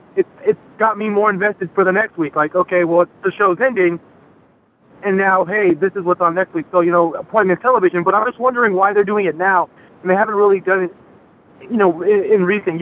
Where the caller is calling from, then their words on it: California, United States; Hey, Wayne. Hey, Sean. … from SoCal.